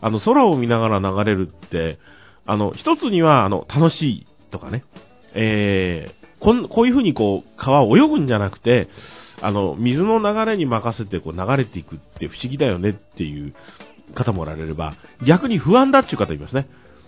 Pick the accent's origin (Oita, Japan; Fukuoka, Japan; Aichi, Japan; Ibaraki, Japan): Fukuoka, Japan; 私の、昔私は福岡出身ですので